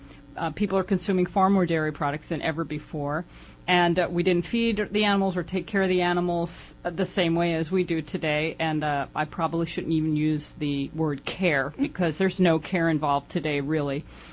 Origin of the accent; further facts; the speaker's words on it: New York, United States; accent: New York; moved away as an adult; also born or lived in California; I first noticed this phenomenon about the musculature in the mouth when I moved from New York to California, and I lived in California for about 9 years, and then whenever I would visit New York and go back to speaking New York